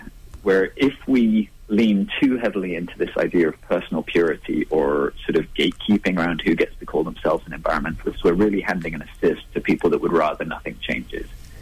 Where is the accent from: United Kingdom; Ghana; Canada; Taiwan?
United Kingdom; England; Well, firstly, I'm English enough to consider beer somewhat of a necessity.